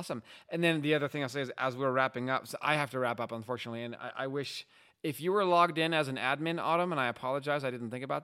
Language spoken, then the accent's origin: English; United States; And I'm sorry, I'm American.